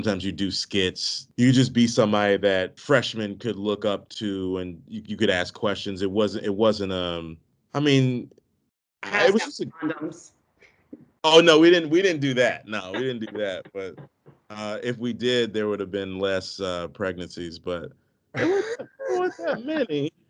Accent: Maryland, United States; I grew up in the Maryland, D.C. area. It's metropolitan in a lot of ways.

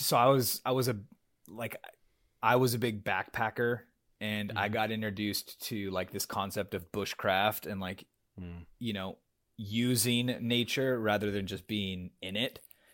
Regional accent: California, United States; now in Texas, United States; We've been in Texas for a little over 6 years now. I grew up in California, up in Northern California, which is where my entire family lives

